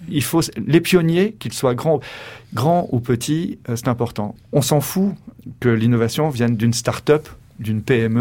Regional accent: France; chez nous, en France

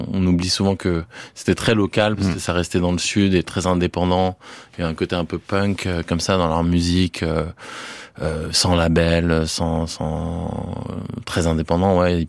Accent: France; Parce qu'on n'était pas américains de là-bas. Et elle me dit, vous êtes d'où? Je dis français.

